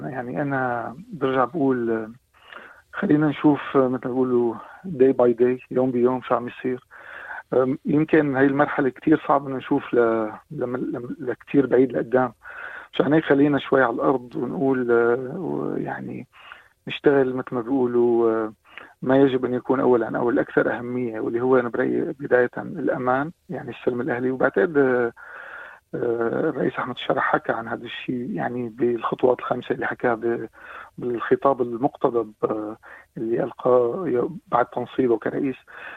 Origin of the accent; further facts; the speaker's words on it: Syria; ننسى الواجبات تبعنا كسوريين لحنا اليوم، سواء في الداخل أو في الخارج